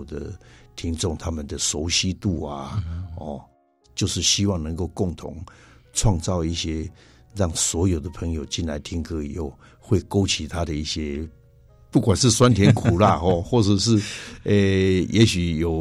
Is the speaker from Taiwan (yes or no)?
yes; Taichung, Taiwan; 也是我们台中人